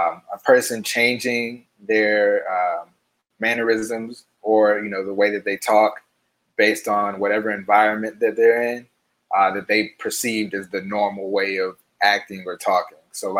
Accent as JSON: {"language": "English", "region": "the South", "country": "United States", "accent": "Southern drawl", "said": "I'm from the South, so like I have kind of a Southern drawl, talk a little slower."}